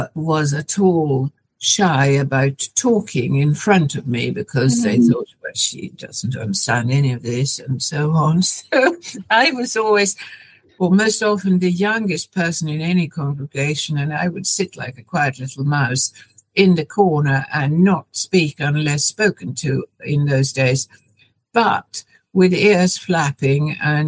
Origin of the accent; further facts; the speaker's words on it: Sweden; first language Swedish; English is a second language; When I grew up in Sweden, there wasn't much television, and certainly the little there was all in the Swedish language.